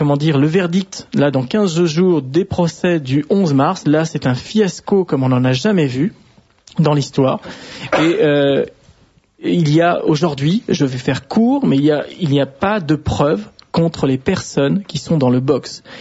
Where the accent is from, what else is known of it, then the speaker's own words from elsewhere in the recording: Galicia, Spain; French is a second language; maintenant je le regrette puisque je suis originaire de là, de la Galice.